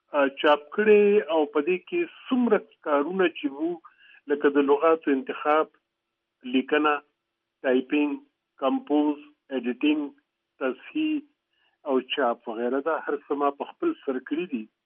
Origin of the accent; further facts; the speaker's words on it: Barikot, Khyber Pakhtunkhwa, Pakistan; also born or lived in Chamblai / Mingora; زه در اصل د پښتونخوا د سوات د سیمې د چمبلي د علاقې سره تعلق لرم زه د چمبلي په جنگي نومې کلي کې زیږیدلی یم او څو وخت چې د 15 میاشتو وم نو د سوات منګوري ته زمون کډه رااله